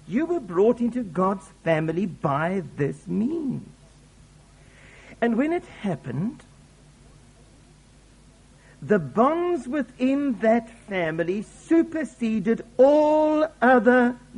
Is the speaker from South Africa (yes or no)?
yes; South Africa; as we sometimes say in Afrikaans in my home country